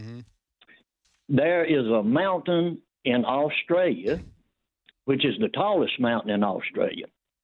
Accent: Kosciusko, Mississippi, United States; Right after my hometown here in Kosciuszko.

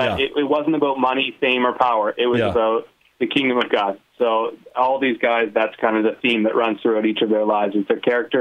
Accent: Ontario, Canada; Yeah, I normally just say, I'm from Ontario, that's the Middle East of Canada.

